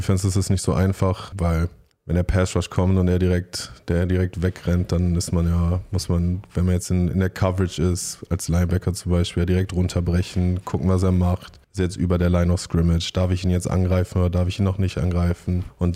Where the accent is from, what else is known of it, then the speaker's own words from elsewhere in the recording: Düsseldorf, North Rhine-Westphalia, Germany; Da muss ich ja eigentlich als Düsseldorfer jetzt sagen, dass Barcelona gewinnt.